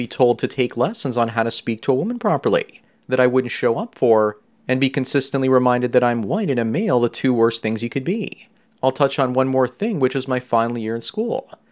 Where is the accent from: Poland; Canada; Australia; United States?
Australia; I'm a male model, but other than that, I don't have much going for me at the moment, and I'm from Australia.